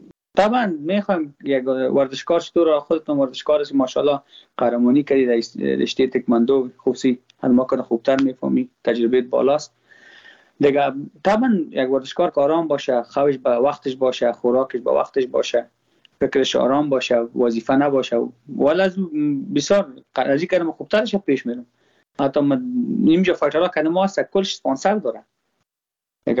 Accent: Afghanistan; ما خود ما افغان هستم.

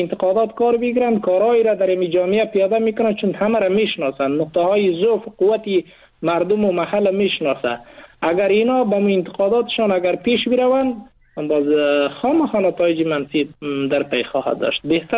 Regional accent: Afghanistan; ما به عنوان یک مسلمان، به عنوان یک افغان

